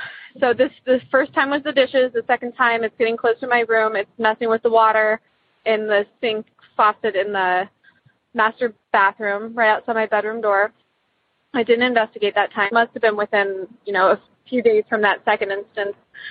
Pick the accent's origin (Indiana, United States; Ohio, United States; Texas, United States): Ohio, United States; Columbus; Also, I'm from Columbus, Ohio.